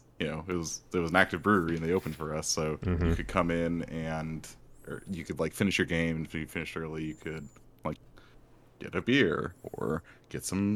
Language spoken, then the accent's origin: English; Chicago, Illinois, United States; is my favorite pizza in the world as a Chicagoan